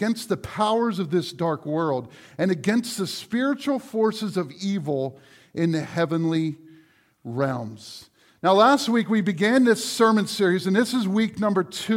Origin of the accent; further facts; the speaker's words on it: Pennsylvania, United States; I grew up in York County, and I graduated from Dover